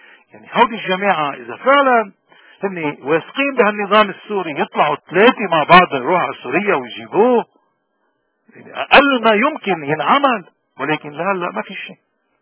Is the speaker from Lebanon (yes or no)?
yes; Lebanon; ما في دولة عندنا بلبنان